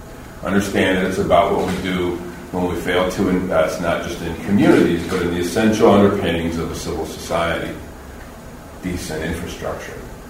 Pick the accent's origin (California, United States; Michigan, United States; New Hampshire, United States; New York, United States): Michigan, United States; Flint; if you're from Flint, and I grew up in Flint, to hear